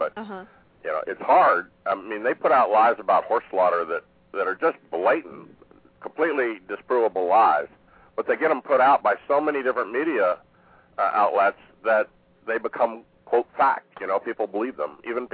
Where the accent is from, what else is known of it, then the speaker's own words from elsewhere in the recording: Charlottesville, Virginia, United States; I'm from Charlottesville, Virginia.